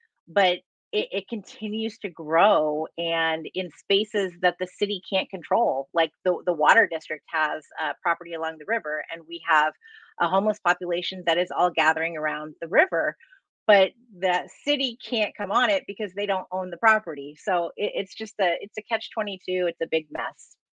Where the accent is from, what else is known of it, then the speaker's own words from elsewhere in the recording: Paradise, California, United States; Paradise. So yeah, that would be another one with the campfire. I lost my childhood home where my mom was still living, and she has rebuilt.